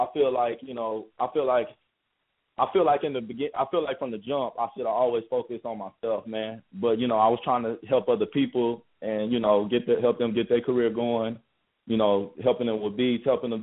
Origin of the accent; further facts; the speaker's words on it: Texas, United States; I'm not from Atlanta, bro. You know what I'm saying? Like, I'm from Texas, bro. You know, that's where I'm from, bro.